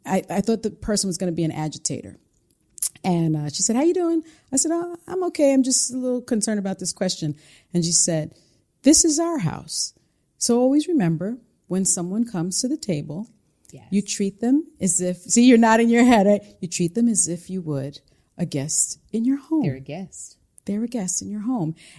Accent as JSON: {"language": "English", "town": "Bronx", "region": "New York", "country": "United States", "said": "See, I'm from the Bronx."}